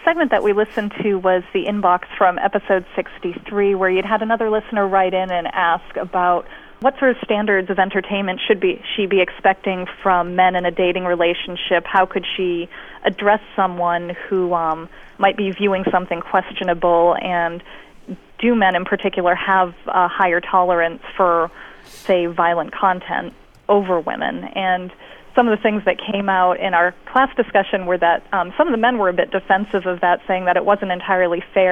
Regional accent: Maine, United States; Well, I'm also from the East Coast. I'm from Maine. I just migrated southward.

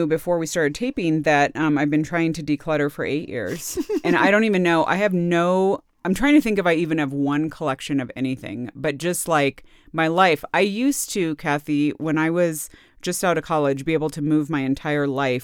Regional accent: San Jose, California, United States; I grew up in San Jose, California.

